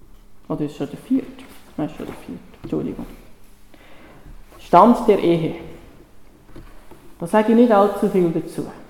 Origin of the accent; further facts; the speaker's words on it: Switzerland; Den könnte man als Schweizer auch auslassen